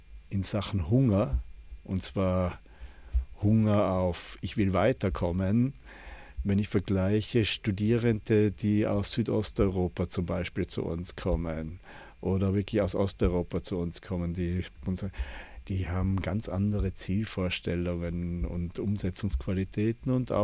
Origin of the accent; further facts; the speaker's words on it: Tyrol, Austria; Nein, ich bin Tiroler.